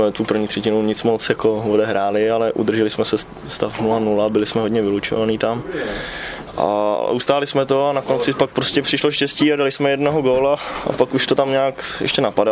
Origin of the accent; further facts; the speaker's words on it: Jihlava, Vysočina Region, Czechia; nechtěl bych Jihlavu už jako z důvodu, že jsem Jihlavák